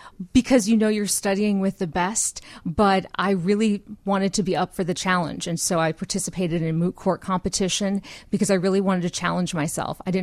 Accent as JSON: {"language": "English", "town": "Urbana", "region": "Illinois", "country": "United States", "tie": "born or raised there", "said": "I grew up in Urbana"}